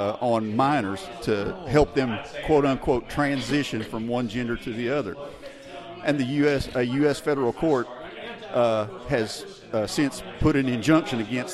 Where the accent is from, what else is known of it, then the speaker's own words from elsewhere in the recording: the South, United States; as a Southerner, can't look at what the United States government does to us on a daily basis and come to any other conclusion that it is our mortal enemy.